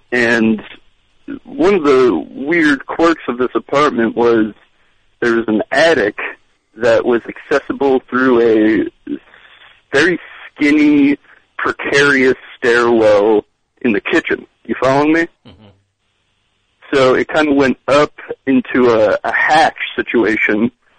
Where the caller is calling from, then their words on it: New York, United States; from Rockland County.